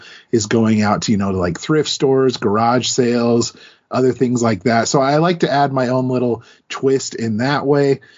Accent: Utah, United States; so I'm from Utah. There's a lot of mountains here in Utah.

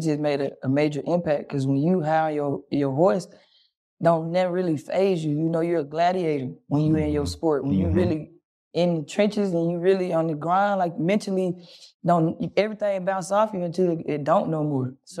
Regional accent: Mississippi, United States; And you know, I'm from the country. I'm from Mississippi. I grew up with like cows ticking.

